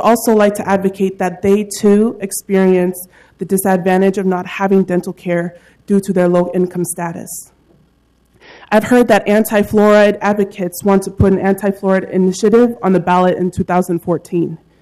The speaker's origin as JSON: {"language": "English", "town": "Portland", "region": "Oregon", "country": "United States", "tie": "born or raised there", "said": "I was raised in Portland for 12 years, and being a Portland native, I have a strong passion for the community."}